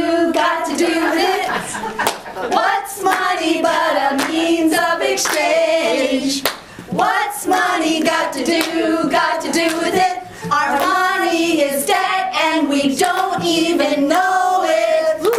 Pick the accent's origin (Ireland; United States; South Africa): United States; Illinois; I come from Central Illinois